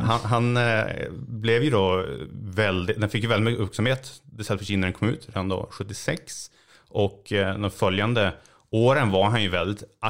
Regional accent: Uppsala, Uppsala County, Sweden; moved away as an adult; also born or lived in Edinburgh / Toronto; now in United States; jag är ju uppvuxen i Uppsala men har inte bott där sedan jag tog studenten. Så att jag har pluggat först i grundexamen i Skottland, i Edinburgh. Disputerade jag i Toronto, Kanada. Och de senaste 5-6 åren har jag varit verksam i USA.

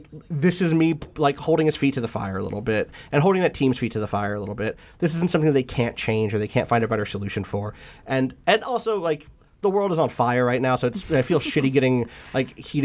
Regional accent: United States; Obviously, I'm

